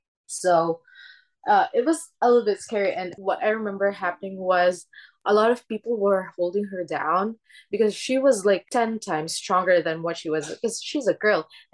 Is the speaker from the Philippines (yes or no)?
yes; Philippines; Philippines. And there's like a lot of things that happened to me when I was like, when I go back to my hometown, because it's really, really creepy there.